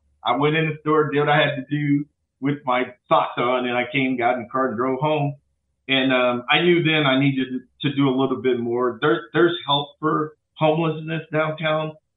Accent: St. Louis, Missouri, United States; you know, I'm from St. Louis.

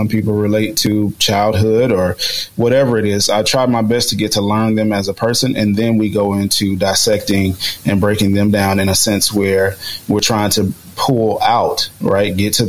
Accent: United States; I'm a black male, but I'm also an American male.

